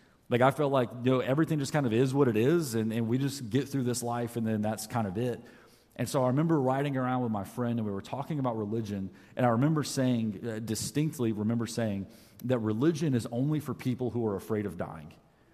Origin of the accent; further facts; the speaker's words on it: the South, United States; I grew up in the South, but I didn't grow up going to church